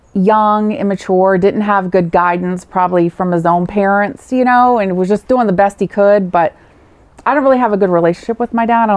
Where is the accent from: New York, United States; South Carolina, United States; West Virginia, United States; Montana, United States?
West Virginia, United States; also born or lived in East Liverpool, Ohio; I was born in East Liverpool, Ohio, but I grew up in West Virginia, across the river.